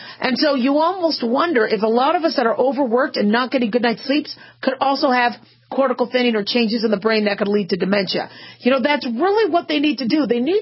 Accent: Nevada, United States; You know, I'm from Southern Nevada, so we have all the casinos out here and we're a 24-hour town.

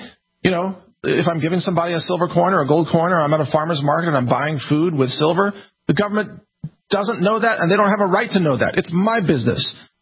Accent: United States; I would just prefer, as an American, to drive on the right side of the road in Australia

